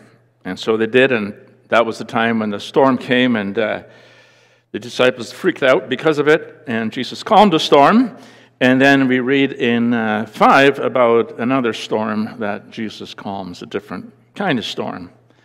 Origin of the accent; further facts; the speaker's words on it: Netherlands; moved away; as a very young boy growing up in the Netherlands